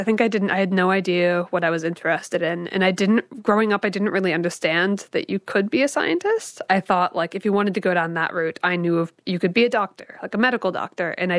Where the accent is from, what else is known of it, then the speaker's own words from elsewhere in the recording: Indiana, United States; moved away; I grew up in Indiana in the US. A lot of corn, very small town, very flat.